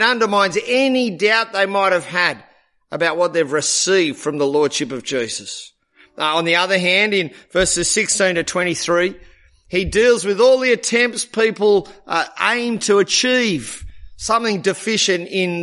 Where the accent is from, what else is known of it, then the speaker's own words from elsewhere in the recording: Australia; I'm a father, therefore I. And I'm an Australian, therefore I.